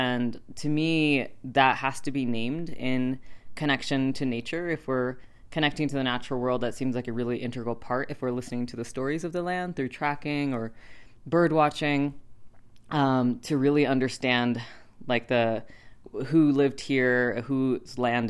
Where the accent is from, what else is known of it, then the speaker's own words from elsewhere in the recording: Turkey; And then my patrilineage is Turkish, which is actually where I grew up. I grew up in Turkey.